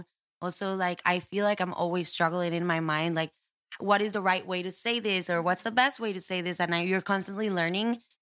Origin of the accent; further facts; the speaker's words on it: Costa Rica; So I was born and raised in Costa Rica. My family lives in San Jose.